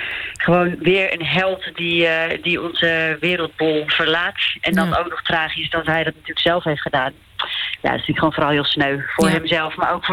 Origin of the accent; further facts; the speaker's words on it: Groningen, Netherlands; Ik kom uit Groningen en dat kwam pas daar echt in de bukken.